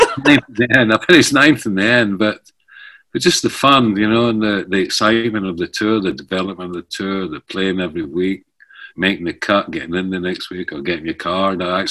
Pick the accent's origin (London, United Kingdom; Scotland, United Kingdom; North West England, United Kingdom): Scotland, United Kingdom; I mean, the Chinese, I'm Scottish. I mean, no wonder they don't understand me.